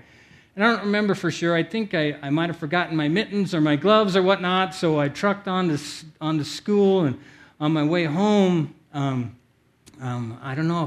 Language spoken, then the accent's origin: English; Osage, Iowa, United States; But I remember when I was a little boy, I grew up in Osage, Iowa, and it gets really cold there.